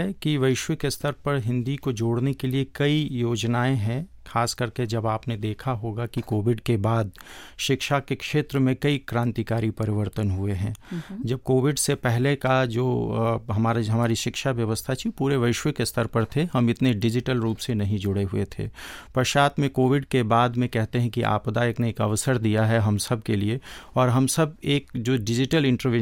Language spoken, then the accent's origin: Hindi; India; वैसे मूलतः मैं भारत से आया हूँ